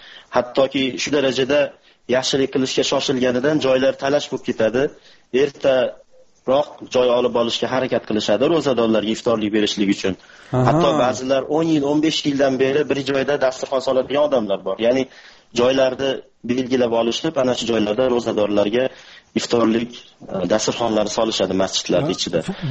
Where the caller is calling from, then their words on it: Saudi Arabia; Men Saudiya Arabistonidan.